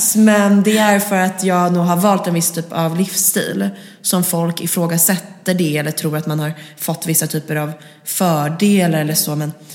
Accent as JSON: {"language": "Swedish", "town": "Nacka", "region": "Stockholm County", "country": "Sweden", "tie": "born or raised there", "said": "Jag är uppvuxen i Nacka med min mamma och pappa och min lillebror."}